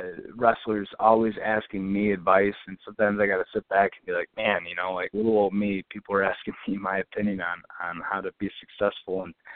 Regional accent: Binghamton, New York, United States; I have a lot of friends in, you know, my hometown of Binghamton

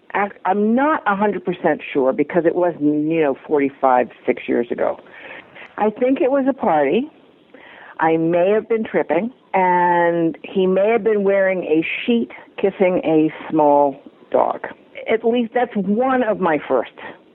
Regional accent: Baltimore, Maryland, United States; When I came back, and John was from Baltimore, I was from Baltimore, but we hadn't known each other here.

